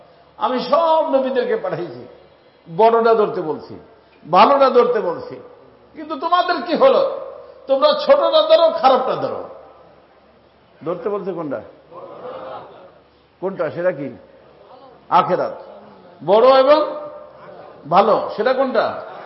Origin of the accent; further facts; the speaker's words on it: Faridpur, Dhaka Division, Bangladesh; আমাদের ওই গ্রাম বাসা, আমার বাড়ি যে গ্রামে ফরিদপুরে